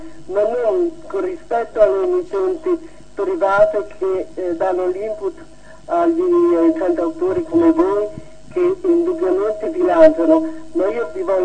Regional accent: La Spezia, Liguria, Italy; Provincia di La Spezia.

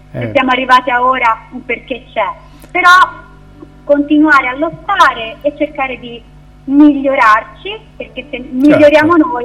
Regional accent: Pisa, Tuscany, Italy; sono di Pisa.

